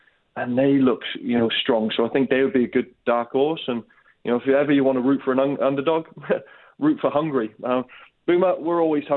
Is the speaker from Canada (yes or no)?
yes; Canada; we've studied a lot, you know, as Canadian coaches and an infrastructure